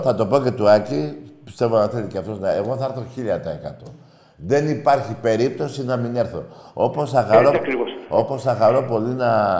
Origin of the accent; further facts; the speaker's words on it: Greece; Χαίρομαι και είμαι υπερήφανος που είμαι Έλληνας.